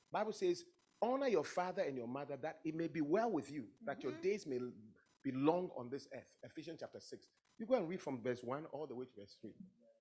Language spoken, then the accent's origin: English; Ghana; moved away as an adult; Listen, when I was coming up, I was from Ghana as a physician. And I was going to South America, South Africa.